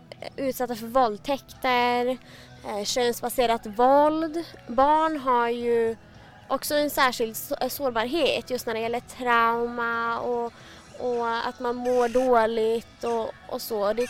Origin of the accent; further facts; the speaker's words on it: Luleå, Norrbotten County, Sweden; och jag är statsvetare i grunden. Jag läste min statsvetenskapsexamen i Luleå där jag kommer ifrån. Men min pappa kom till Sverige för ungefär 25 år sedan